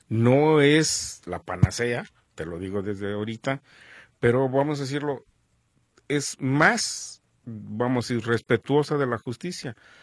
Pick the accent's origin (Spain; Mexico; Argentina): Mexico; Quien le pagamos somos todos los mexicanos